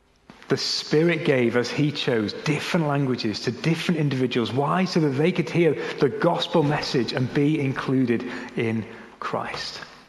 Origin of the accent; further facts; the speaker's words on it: United Kingdom; because I'm British, I said it loud and slow.